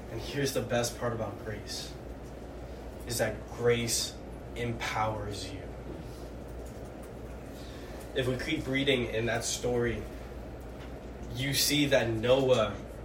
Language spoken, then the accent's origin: English; Florida, United States; I'm from Florida, so, like, we got gator here. I've had gator.